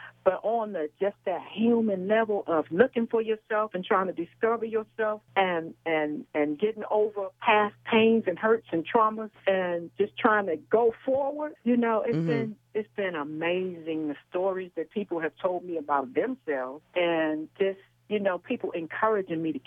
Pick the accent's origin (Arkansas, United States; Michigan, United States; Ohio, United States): Ohio, United States; Cleveland; In Cleveland. I'm from Cleveland, Ohio.